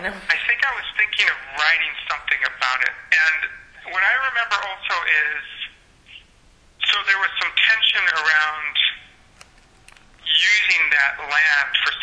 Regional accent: India; For me, I'm Indian, and so living in South Dakota was way more culture shock

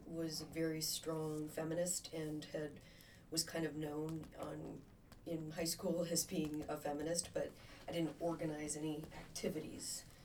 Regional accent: Belleville, Wisconsin, United States; I grew up near Madison. I grew up in Belleville.

